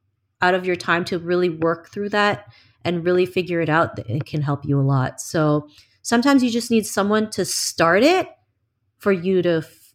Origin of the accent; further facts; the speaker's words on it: Toronto, Ontario, Canada; I didn't want current and future generations to go through what I went through growing up in Toronto.